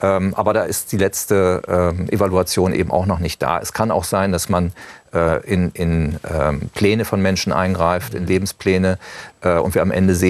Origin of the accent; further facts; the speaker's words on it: North Rhine-Westphalia, Germany; bei mir in meinem Heimatland in Nordrhein-Westfalen